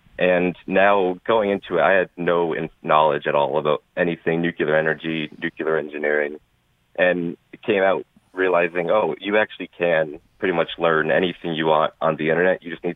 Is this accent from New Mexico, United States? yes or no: no; East Hartford, Connecticut, United States; I grew up in East Hartford, right down the road from Pratt & Whitney.